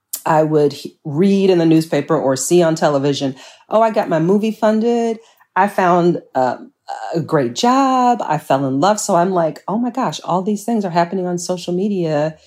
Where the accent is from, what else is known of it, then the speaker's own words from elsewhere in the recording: Chicago, Illinois, United States; born and raised here. I'm a Chicagoan through and through.